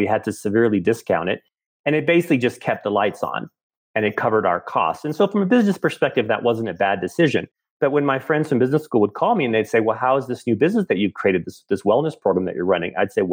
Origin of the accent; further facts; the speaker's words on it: California, United States; I grew up first in Southern California, and then I went to both college and grad school in the Bay Area in Northern California.